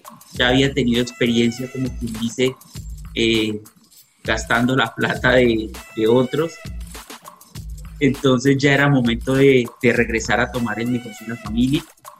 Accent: Cúcuta, Norte de Santander, Colombia; Yo soy cucuteño, salí del colegio Calasanz de Cúcuta. Me fui a hacer mis estudios en Bogotá, en la Universidad Javeriana. Y posteriormente estuve allá trabajando un tiempo.

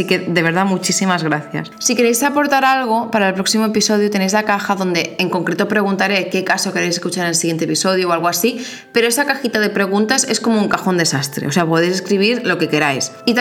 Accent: Catalonia, Spain; Aunque yo no debería decir eso porque soy catalana

